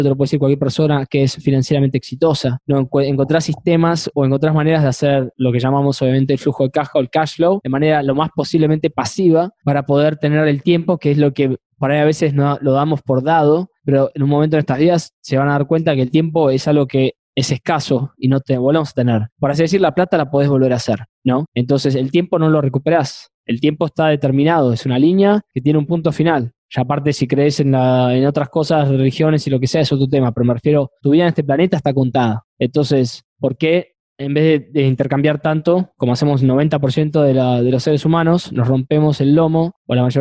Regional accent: Argentina; now in Houston, United States; yo soy originalmente de Argentina, pero vivo en Texas hace ya 10 años

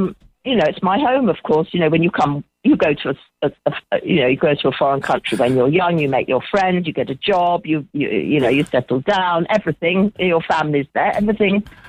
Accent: England, United Kingdom; now in Turkey; I'm English

